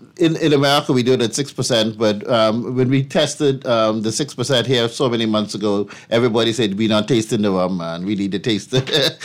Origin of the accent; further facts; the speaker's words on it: Andros, Bahamas; now in United States; But I said, in the Bahamas, we drink tea. And I grew up on Andros where we drink bush tea.